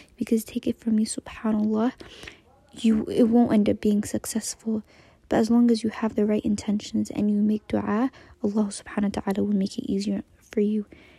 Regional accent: United States; and I'm from America.

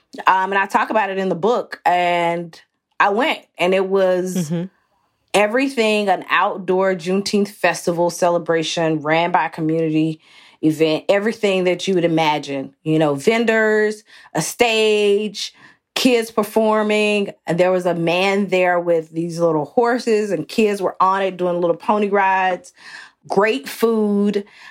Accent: Athens, Georgia, United States; I grew up in Athens, Georgia, which is about 60 miles north of Atlanta.

